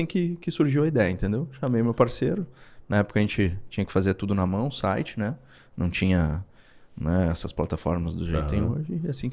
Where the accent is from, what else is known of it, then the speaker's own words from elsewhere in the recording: Porto Alegre, Rio Grande do Sul, Brazil; Eu sou gaúcho, de Porto Alegre